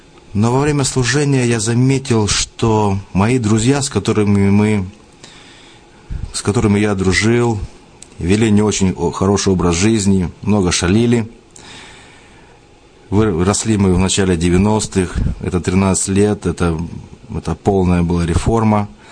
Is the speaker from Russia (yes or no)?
no; Brest, Brest Region, Belarus; now in United States; Я сам родом из Беларуси, из города Бреста. Приехал в Америку 11 лет назад.